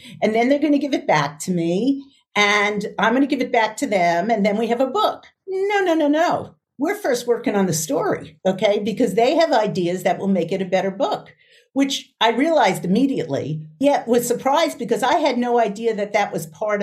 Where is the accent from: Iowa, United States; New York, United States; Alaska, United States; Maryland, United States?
New York, United States; You know, I grew up in New York, so I've been to that library my whole life.